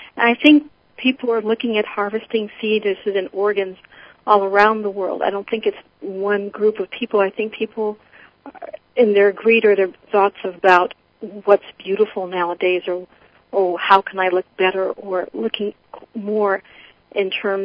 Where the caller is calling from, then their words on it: Oakland, California, United States; I'm calling from Oakland, California.